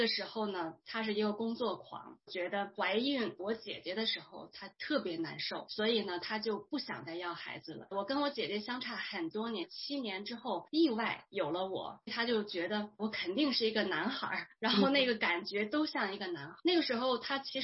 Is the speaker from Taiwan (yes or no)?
no; Henan, China; 我跟着父母亲呢到了河南的农村，我从小在农村长大。